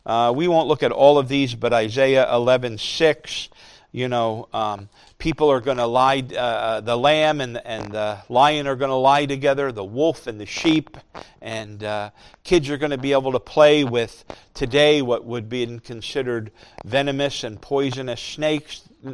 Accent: New Jersey, United States; We're from New Jersey. Mosquito is the state bird of New Jersey.

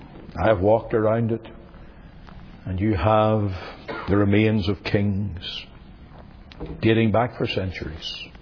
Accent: United Kingdom; You by this time all know that I'm British.

